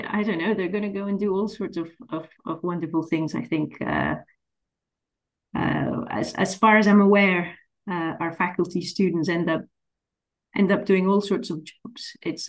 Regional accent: Colombia; now in Canada; I understand Canada is a cold country in the winter, and I'm from Colombia.

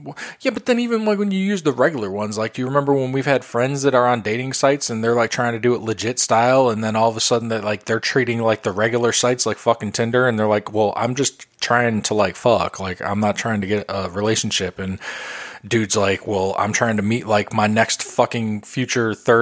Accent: Chicago, Illinois, United States; And like it growing up in Chicago when all that was going on

